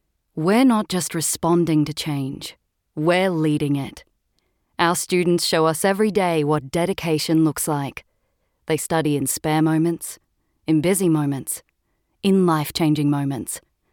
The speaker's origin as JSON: {"language": "English", "town": "Brisbane", "region": "Queensland", "country": "Australia", "tie": "born or raised there", "also_born_or_lived": "Thailand / Dothan, Alabama", "said": "Brisbane in Queensland. I wasn't born there. I was actually born in Thailand, and I grew up in Dothan, Alabama, in the States."}